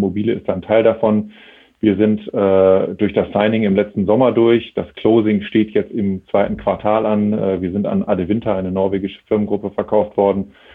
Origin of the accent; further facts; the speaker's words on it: Essen, North Rhine-Westphalia, Germany; Ich bin gebürtiger Essener, bin also aufgewachsen im schönen Ruhrgebiet, vermisse das auch immer noch ein bisschen.